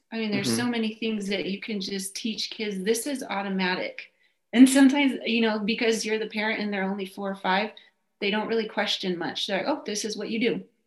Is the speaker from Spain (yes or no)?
yes; Spain; I grew up actually in Spain. My parents were missionaries, church planters.